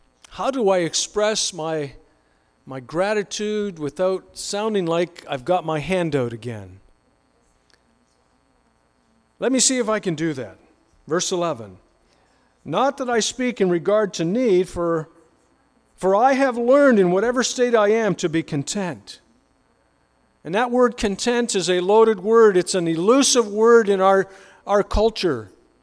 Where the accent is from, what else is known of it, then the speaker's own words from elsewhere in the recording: Canada; I'm white. I come from Canada.